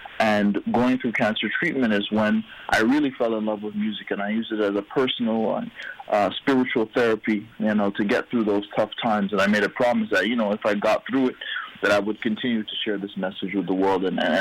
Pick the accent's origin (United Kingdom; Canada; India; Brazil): Canada; Montreal, Quebec; I was born and raised in Montreal, like you said, of Jamaican descent.